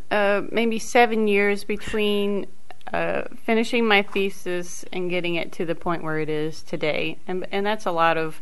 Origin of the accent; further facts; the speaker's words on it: United States; I grew up on Scenic Highway near Ellison Field